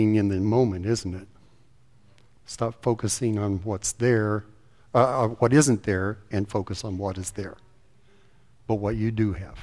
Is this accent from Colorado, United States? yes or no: yes; Colorado, United States; or even where I grew up in Colorado, old orchards are bounded by rock walls.